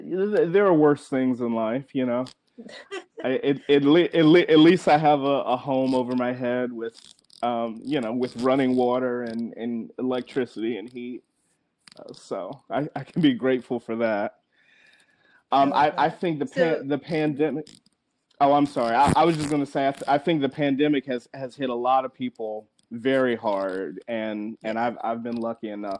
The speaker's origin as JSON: {"language": "English", "region": "Maryland", "country": "United States", "tie": "born or raised there", "said": "So, you know, I grew up in Maryland, and then I went to undergrad at Johns Hopkins University in Baltimore."}